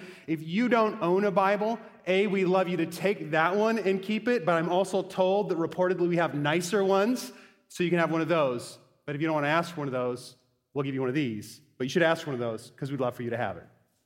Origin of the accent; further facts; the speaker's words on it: Bellingham, Washington, United States; So I grew up in Bellingham, Washington. A quick synopsis of what Bellingham is like. It's just shy of the Canadian border